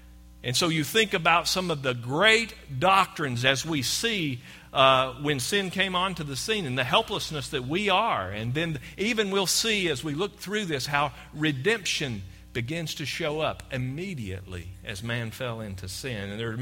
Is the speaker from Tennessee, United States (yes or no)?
yes; Tennessee, United States; If we take it to the world of sports, we're from Tennessee